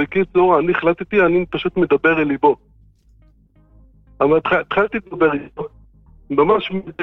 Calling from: Rehovot, Central District, Israel

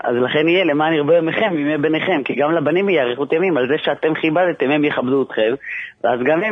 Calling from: Bnei Brak, Tel Aviv District, Israel

